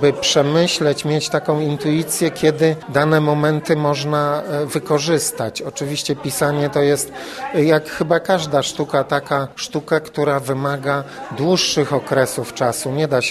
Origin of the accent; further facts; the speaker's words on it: Głuchołazy, Opole Voivodeship, Poland; na Śląsku się urodziłem w Głuchołazach, na Śląsku się wychowałem i na Śląsku spędziłem, można powiedzieć, najlepsze lata życia, czyli lata młodości, lata studenckie.